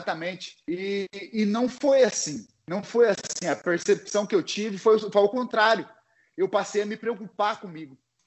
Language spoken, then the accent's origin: Portuguese; Caçador, Santa Catarina, Brazil; eu venho de Caçador, Santa Catarina